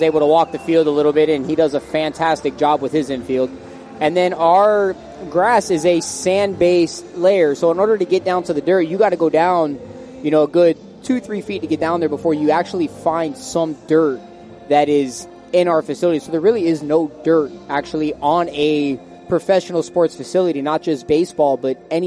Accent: Miami, Florida, United States; Well, born and raised in Miami.

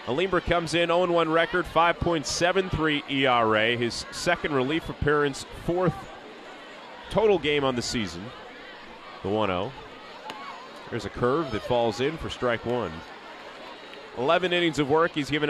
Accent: Stockton, California, United States; And I had a minor league baseball team in my hometown, the Stockton Ports, but I don't remember going to any games as an elementary schooler.

